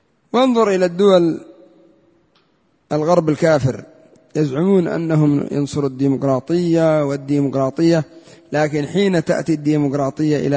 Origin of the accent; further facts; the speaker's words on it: Yemen; قامت الثورات عندنا في اليمن وليبيا ومصر وكثير من البلدان، أدت إلى سقوط الحكام.